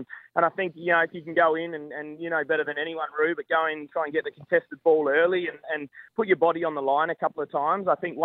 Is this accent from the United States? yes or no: no; Adelaide, South Australia, Australia; I grew up in Westlake